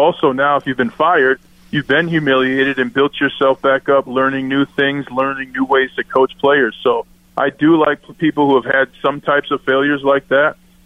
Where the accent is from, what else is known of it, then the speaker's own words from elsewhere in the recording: Minnesota, United States; Hey, man, I'm from Minnesota. How can I do anything?